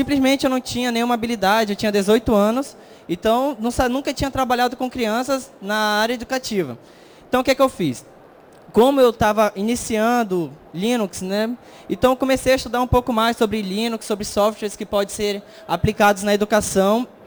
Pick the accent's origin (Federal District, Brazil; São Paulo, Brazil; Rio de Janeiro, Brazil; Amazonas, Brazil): Amazonas, Brazil; Manaus; Eu sou de Manaus, primeiramente.